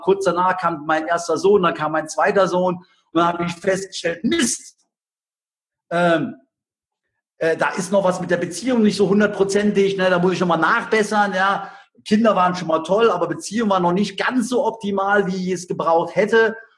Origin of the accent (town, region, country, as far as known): Cologne, North Rhine-Westphalia, Germany; born or raised there